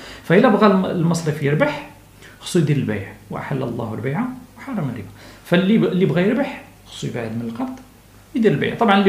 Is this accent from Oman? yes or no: no; Morocco; الأصل أن حنا كمغاربة